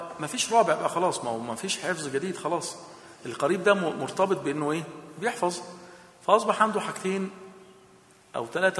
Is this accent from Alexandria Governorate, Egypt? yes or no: yes; Abu Qir, Alexandria Governorate, Egypt; في شيخ عندنا أني في بلدتنا أبي قير يقول لك المراجعة عندي 5 في 6 ب30